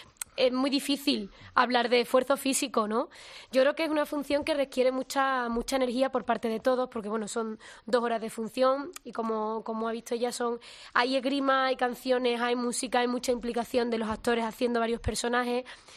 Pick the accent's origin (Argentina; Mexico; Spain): Spain; Seville, Andalusia; Yo soy sevillana.